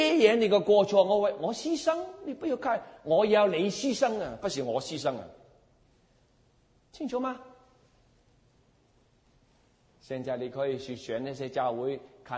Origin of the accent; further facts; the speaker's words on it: Hong Kong; born there; 但是我这个中国人出生在香港，我看不到耶稣爱我。